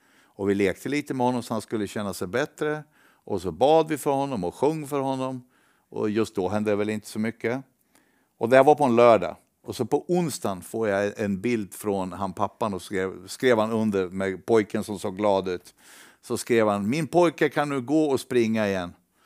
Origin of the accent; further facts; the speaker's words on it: Sweden; Och jag som svensk, dum som jag är